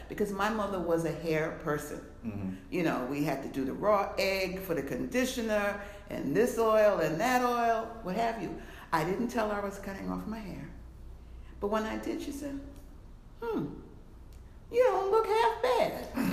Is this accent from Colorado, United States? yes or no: no; Harlem, New York, United States; So I don't dwell on the fact that I'm African American. I am. My life experience has been that. I've lived in Harlem all of my life.